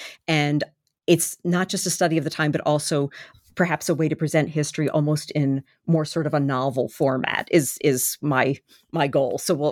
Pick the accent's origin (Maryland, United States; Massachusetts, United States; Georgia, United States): Maryland, United States; Baltimore; Yes, it is my hometown, and also I'm living in the suburbs of the city